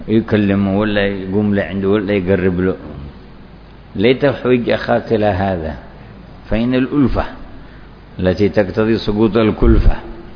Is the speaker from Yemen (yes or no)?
yes; Yemen; في بعض المناطق عندنا في اليمن